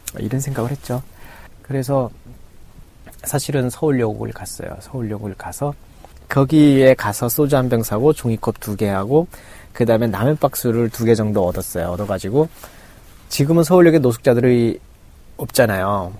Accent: North Korea; 아 아니요 저 북한에서 왔는데요 그랬어요.

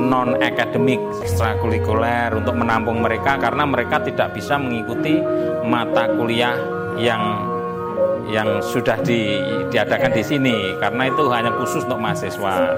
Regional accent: Java, Indonesia; now in United States; promosi kita sebagai orang Jawa mengenakan gamelan itu

